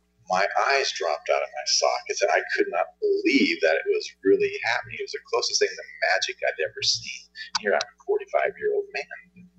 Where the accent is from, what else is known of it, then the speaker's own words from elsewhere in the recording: Bellingham, Washington, United States; But I'm from Bellingham